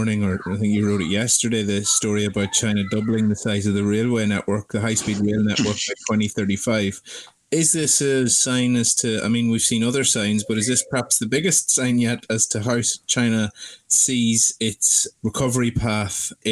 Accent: Belfast, Northern Ireland, United Kingdom; I'm from Northern Ireland, capital city, Belfast, population 280,000

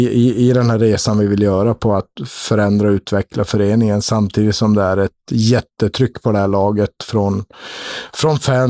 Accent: Sweden; now in Switzerland; vi är ju svenskar så vi känner ju till varandra

